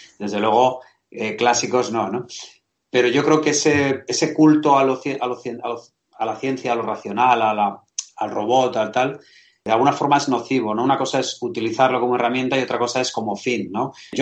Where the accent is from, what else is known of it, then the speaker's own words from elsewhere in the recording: Basque Country, Spain; Y eso lo digo yo en mi tierra, del País Vasco.